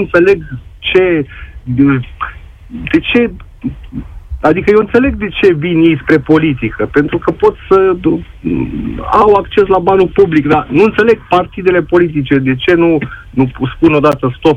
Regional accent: Târgu Jiu, Gorj County, Romania; Eu deloc sunt din Târgu Jiu

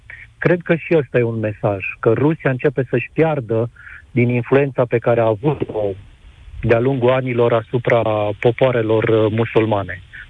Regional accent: Romania; cu noi, cu românii

